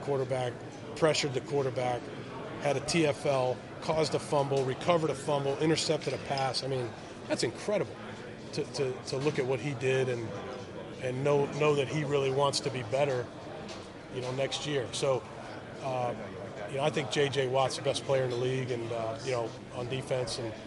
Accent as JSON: {"language": "English", "town": "Boston", "region": "Massachusetts", "country": "United States", "said": "I'm from Boston, so I understand that."}